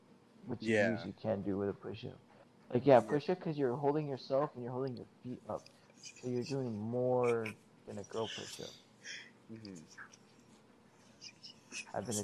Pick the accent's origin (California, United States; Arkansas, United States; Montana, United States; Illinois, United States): California, United States; Riverside; also born or lived in Flemington; No, I was okay. I was born in Flemington, moved to fucking Riverside. Been there all my life